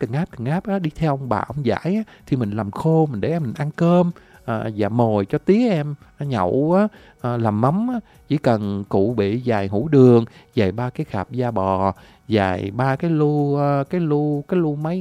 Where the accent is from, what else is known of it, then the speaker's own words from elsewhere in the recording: Vietnam; Cà Mau quê em á hả, cá sặc rằng á là cái cá đồng bưng trắp